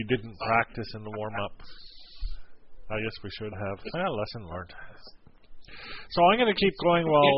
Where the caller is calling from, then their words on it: Moncton, New Brunswick, Canada; As you can tell, I'm coming in from Moncton, New Brunswick, Canada.